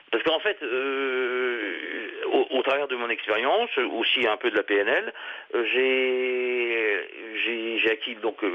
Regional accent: Hauts-de-France, France; Je suis du Nord, hein, donc on va le dire.

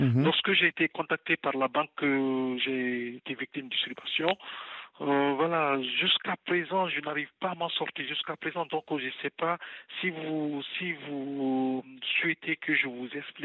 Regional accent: Strasbourg, Grand Est, France; J'appelle de Strasbourg, à Stockholfeld, je suis de Strasbourg.

